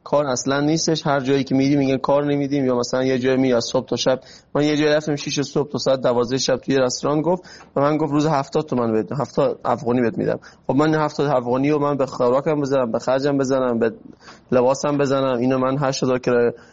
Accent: Afghanistan; moved away; من از افغانستان اومدم، راهی هم ندارم که برگردم، اینجا موندم

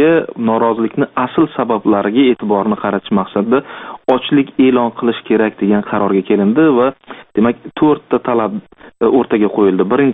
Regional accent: Namangan, Namangan Region, Uzbekistan; Men Namangandanman. Yonda turgan yigit ham Namangandan edi.

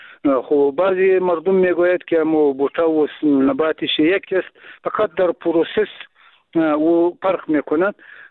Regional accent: Afghanistan; first language Pashto; Persian is a second language

